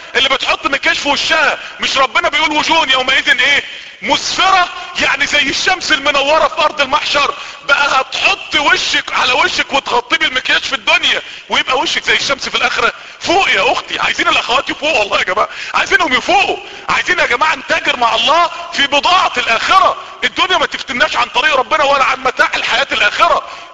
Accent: Mansoura, Dakahlia, Egypt; ما يعرفوش ان انا من المنصورة

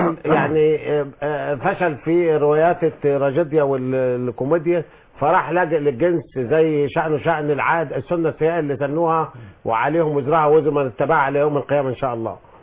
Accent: Egypt

